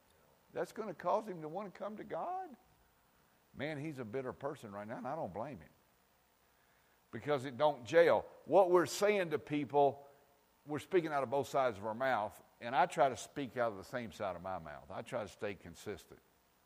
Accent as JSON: {"language": "English", "region": "Kentucky", "country": "United States", "tie": "born or raised there", "said": "Where I grew up in Marion County, we have some of the worst roads in the United States. The roads in Kentucky are some of the worst in the world."}